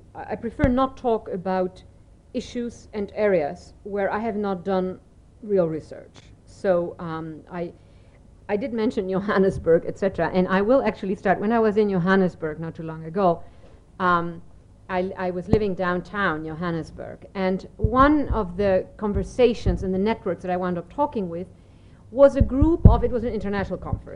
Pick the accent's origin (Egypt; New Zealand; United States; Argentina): Argentina; Buenos Aires; English is a second language; I mean, Buenos Aires, I grew up in Buenos Aires.